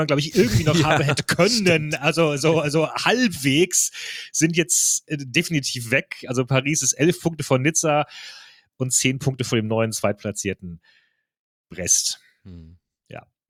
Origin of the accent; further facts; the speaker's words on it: Freiburg, Baden-Württemberg, Germany; Sag ich hier als Freiburger